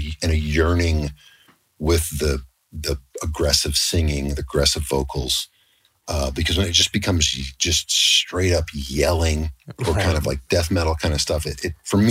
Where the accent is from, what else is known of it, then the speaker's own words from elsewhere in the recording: Elizabethtown, Kentucky, United States; moved away; Well, I was long gone from Elizabethtown at that time, but I mean, Louisville is very, very close. It's 45 miles.